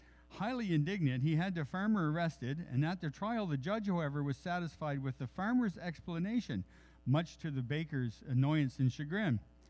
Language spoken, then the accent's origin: English; East Coast, United States; accent: East Coast; I just think that today it's a good thing I lost my East Coast accent.